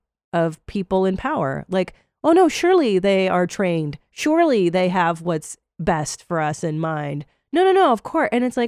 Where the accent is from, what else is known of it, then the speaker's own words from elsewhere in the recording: Los Angeles, California, United States; now in Austin, United States; I live in Texas now. I live in Austin. And I grew up in Los Angeles, so I'm experiencing a vast culture difference